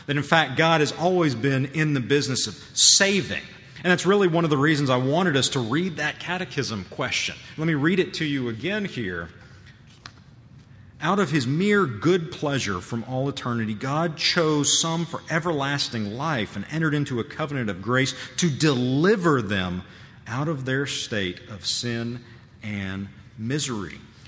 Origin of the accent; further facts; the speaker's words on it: the South, United States; born there; I was born here in the South. My grandparents have been Christians for, you know, forever